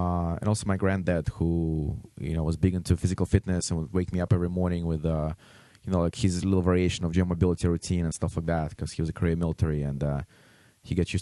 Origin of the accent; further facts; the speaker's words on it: Belarus; English is a second language; So, you know, basically I was born in Belarus, which is one of the former satellites of Soviet Union. And growing up, I lived right in the center of the city across the street from a circus.